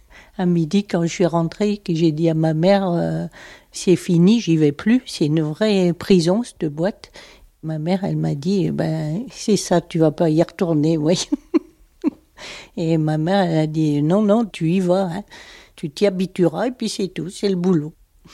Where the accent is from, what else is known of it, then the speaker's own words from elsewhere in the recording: Saint-Étienne, Auvergne-Rhône-Alpes, France; born there; J'habite à Communet, je suis née à Saint-Étienne.